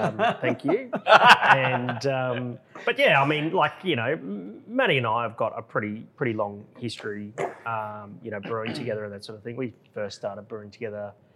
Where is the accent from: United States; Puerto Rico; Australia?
Australia; Queensland; I'm originally from Queensland.